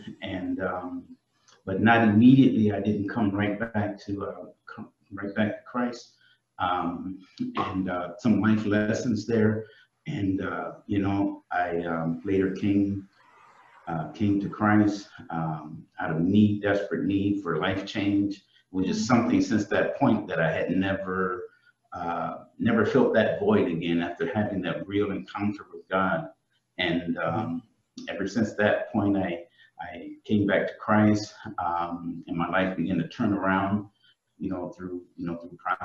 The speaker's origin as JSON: {"language": "English", "region": "Indiana", "country": "United States", "tie": "born or raised there", "said": "My personal testimony for myself is, I grew up in, I'm from Indiana, and I grew up in a small church community area. We were a large family."}